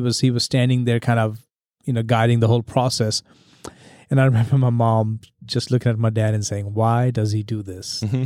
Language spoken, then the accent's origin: English; India; growing up in India, that's common.